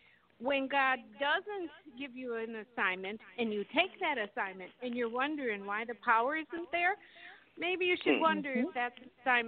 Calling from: Fond du Lac, Wisconsin, United States; calling from Fond du Lac.

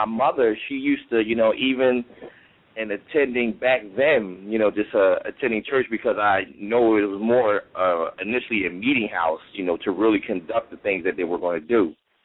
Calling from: Philadelphia, Pennsylvania, United States; I'm calling from Pennsylvania, Philly.

